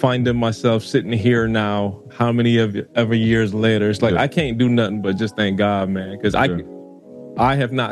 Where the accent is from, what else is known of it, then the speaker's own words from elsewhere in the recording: Barbados; when I sit and think about growing up in Barbados, y'all, that's, I don't know how many miles away from here, but it's a 5-hour flight from New York.